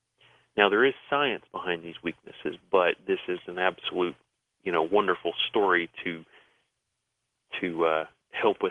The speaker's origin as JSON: {"language": "English", "region": "the South", "country": "United States", "said": "I mean, I'm from the South myself"}